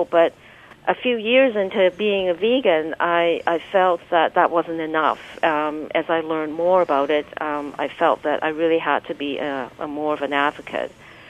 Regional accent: Vancouver, British Columbia, Canada; both my husband and I grew up traditionally here in Vancouver eating a typical Western diet.

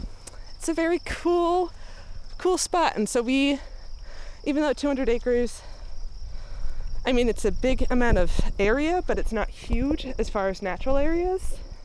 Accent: Massachusetts, United States; I grew up in Massachusetts, across the street from a land trust.

